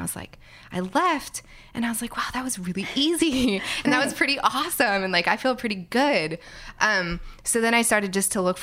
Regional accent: California, United States; I grew up in the Bay Area.

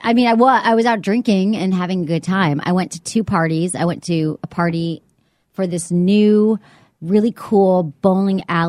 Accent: Michigan, United States; I'm terrible bowler. Even though I grew up in Michigan and we're supposed to be

